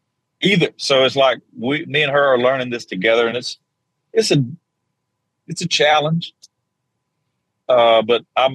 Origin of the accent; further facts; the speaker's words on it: Georgia, United States; I was you know, strong Southern Baptist growing up in South Georgia.